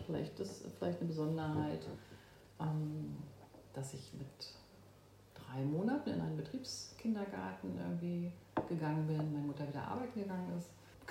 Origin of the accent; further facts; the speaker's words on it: Berlin, Germany; Okay, ich bin 1972 im Sommer geboren in Berlin und bin im Prenzlauer Berg und in Lichtenberg aufgewachsen. Und die Mauer ist gefallen, als ich gerade 18 geworden bin.